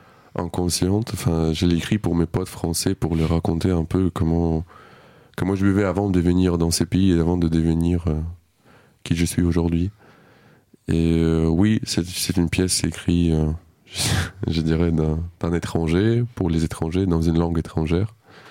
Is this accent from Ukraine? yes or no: yes; Odesa, Odesa Oblast, Ukraine; first language Russian; French is a second language; C'était ma langue dans laquelle j'ai parlé avec ma famille, puisque je viens du sud de l'Ukraine, de la ville qui s'appelle Odessa, et qui était assez importante dans la culture russe notamment, et qui était connue d'être russophone